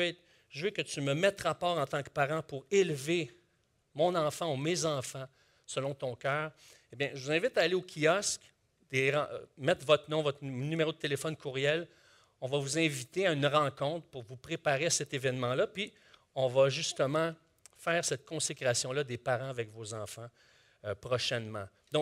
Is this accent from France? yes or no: no; Quebec, Canada; en tant que Québécois, on a assisté pour la plupart d'entre nous à des baptêmes d'enfants. Moi-même, je suis né dans une famille catholique non pratiquante, mais j'ai été baptisé étant bébé.